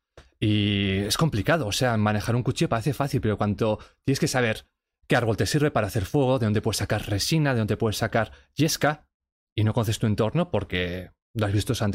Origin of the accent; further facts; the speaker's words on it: Pamplona, Navarre, Spain; born there; Yo soy un chico normal, nací en Pamplona.